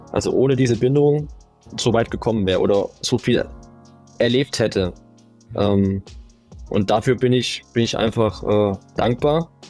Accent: Bayreuth, Bavaria, Germany; Ich komme ursprünglich aus Bayreuth. Und ja, da war das Angebot jetzt nicht so riesig.

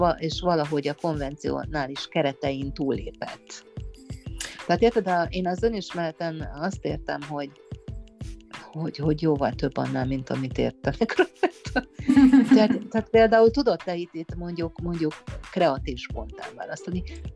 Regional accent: Hungary; igenis lehetünk büszkék arra, hogy magyarok vagyunk

